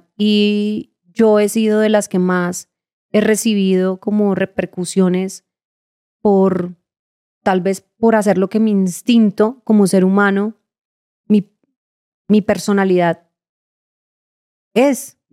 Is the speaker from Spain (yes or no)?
no; Cali, Valle del Cauca, Colombia; moved away as an adult; now in Bogotá, Colombia; yo nací en Bogotá. Lo que pasa es que de 14 meses me llevaron a Cali hasta los 20 años, ya a los 18, 20 años llegué. A los 18 vine a modelar varias veces con algunas marcas, me regresaba. Y a los 20 ya me vine a vivir a Bogotá.